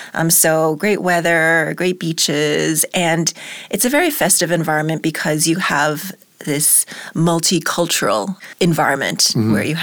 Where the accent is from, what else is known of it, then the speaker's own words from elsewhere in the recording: Miami, Florida, United States; and that it also takes place in my hometown, Miami.